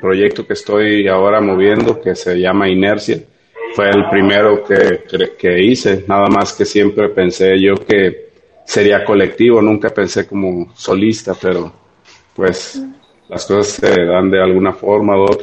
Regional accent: El Grullo, Jalisco, Mexico; yo soy originario del Grullo, Jalisco, y fue ahí donde comencé a hacer música.

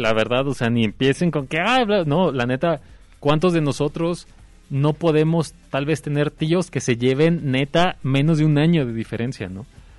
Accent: Mexico; no sé si sea una cuestión de aquí como mexicana

